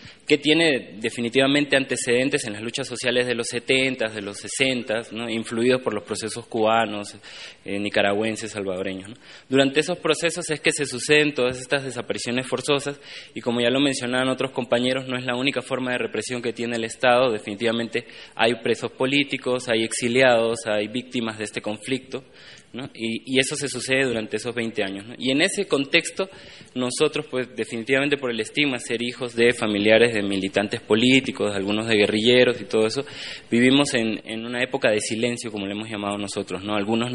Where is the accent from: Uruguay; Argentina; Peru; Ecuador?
Peru; de Perú, hago parte de la organización Hijos de Perú